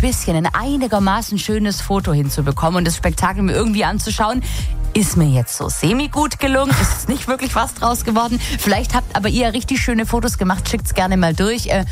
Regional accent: Weiler zum Stein, Baden-Württemberg, Germany; Bei uns in Weiler zum Stein komme ich ja her.

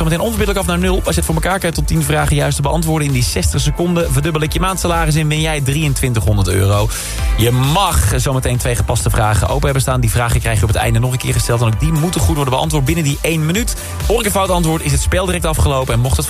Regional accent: Netherlands; Want wij zijn natuurlijk als Nederlanders zijn wij zo ontzettend geïnteresseerd in de interieurs van anderen.

